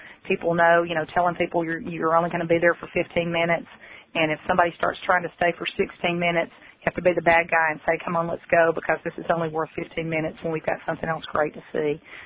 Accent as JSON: {"language": "English", "region": "Alabama", "country": "United States", "also_born_or_lived": "Georgia / Florida", "said": "Well, I'm a little partial because I'm from Alabama. I've lived in … I've lived in Georgia."}